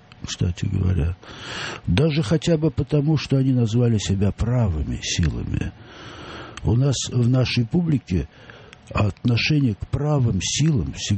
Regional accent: Moscow, Russia; Но все-таки мы всегда думали, что мы, москвичи, далеко впереди

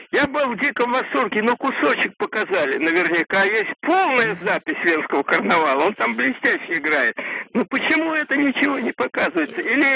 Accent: Moscow, Russia; я из Москвы.

